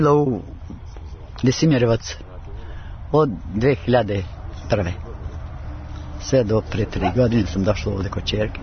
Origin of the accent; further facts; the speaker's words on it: Dolac, Peja District, Kosovo; born there; Ja sam rođen u Dolac.